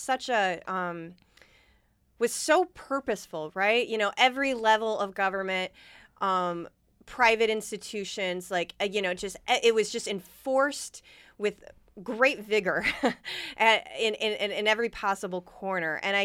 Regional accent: St. Joseph, Michigan, United States; I grew up in St. Joseph, Michigan, which is across the river from Benton Harbor

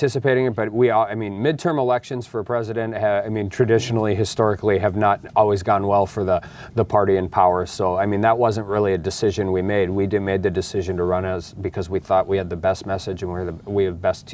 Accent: Dickinson, North Dakota, United States; also born or lived in Grand Forks; Yeah, I grew up in Dickinson. I live there now. I spent 10 years in Grand Forks, moved back to Dickinson in 2006.

